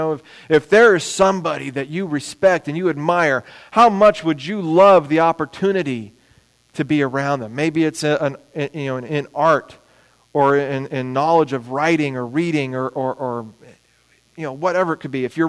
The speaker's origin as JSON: {"language": "English", "region": "England", "country": "United Kingdom", "tie": "born or raised there", "said": "I remember growing up in England"}